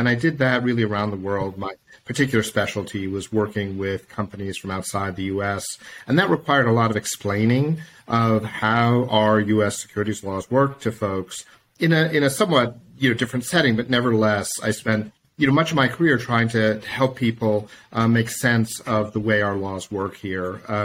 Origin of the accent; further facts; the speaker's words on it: United States; accent: American; And of course, I'm a U.S. lawyer. You can tell by my accent.